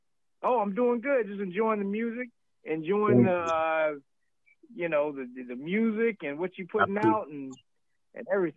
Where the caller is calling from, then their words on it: North Carolina, United States; There's some guy named … North Carolina.